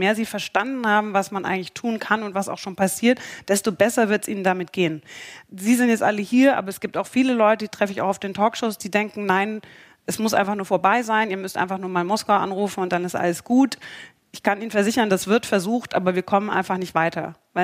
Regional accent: Munich, Bavaria, Germany; Ich bin in München aufgewachsen

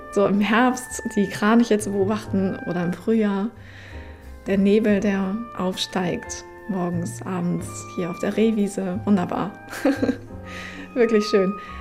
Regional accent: Hamburg, Germany; Ich komme ja aus Hamburg

